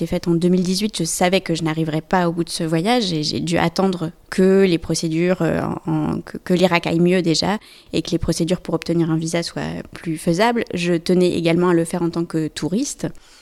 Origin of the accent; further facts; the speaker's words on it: Metz, Grand Est, France; born there; Je suis née à Metz en 1992 et j'ai fait mes études à Poitiers, à l'école d'art de Poitiers.